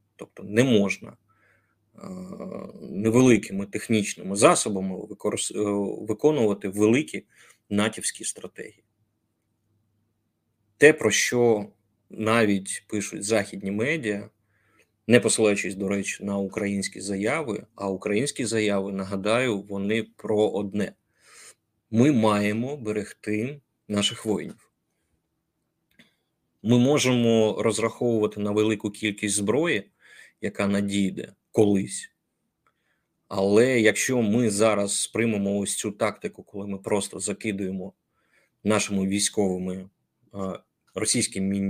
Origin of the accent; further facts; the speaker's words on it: Zaporizhzhia, Zaporizhzhia Oblast, Ukraine; Я про Запорізький напрямок кажу тільки тому, що я з Запоріжжя.